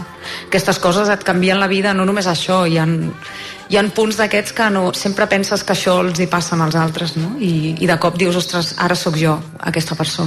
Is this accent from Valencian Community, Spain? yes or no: no; Sant Feliu de Llobregat, Catalonia, Spain; now in Garrotxa, Spain; Soc de Sant Feliu de Llobregat.